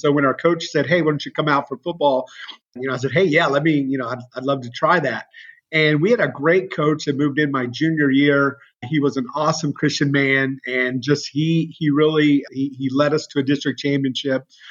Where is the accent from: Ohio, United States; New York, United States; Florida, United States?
Florida, United States; born there; So I was born in Florida to a teenage mom.